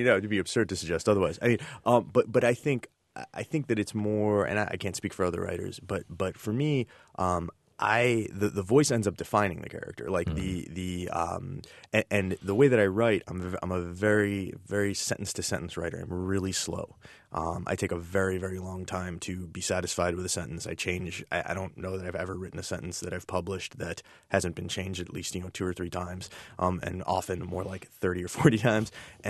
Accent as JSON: {"language": "English", "country": "United States", "said": "maybe it's just Americans, I don't know. I'm American, so that's all I know."}